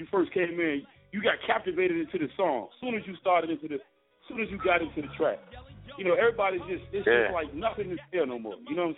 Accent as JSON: {"language": "English", "town": "Richmond", "region": "Virginia", "country": "United States", "tie": "born or raised there", "said": "I was raised in Richmond, VA, man, and all down here, man, in Richmond."}